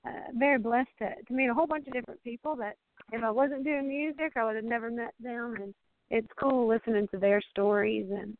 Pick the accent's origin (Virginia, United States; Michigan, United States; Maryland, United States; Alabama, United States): Alabama, United States; Montgomery; And I'm from the beautiful state of Alabama, born and raised in Montgomery area.